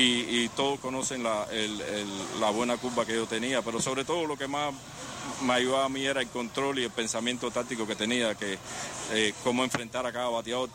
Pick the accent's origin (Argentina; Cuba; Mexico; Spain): Cuba; now in United States; nosotros somos cubanos. Yo, en mi caso particular, soy ciudadano americano, pero mi corazón es cubano.